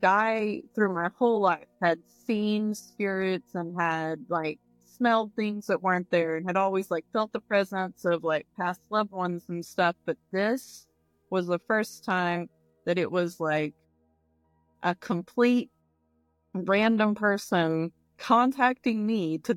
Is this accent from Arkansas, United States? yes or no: yes; Arkansas, United States; I grew up in North Arkansas.